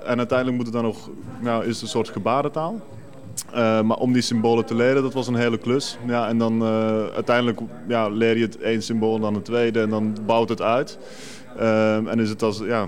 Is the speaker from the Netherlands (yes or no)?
no; Belgium; En ik ben Belg zelf.